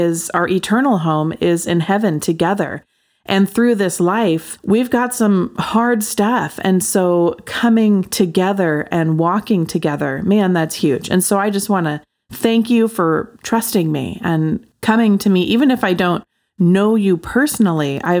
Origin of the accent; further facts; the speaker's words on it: Pacific Northwest, United States; I grew up in the Pacific Northwest.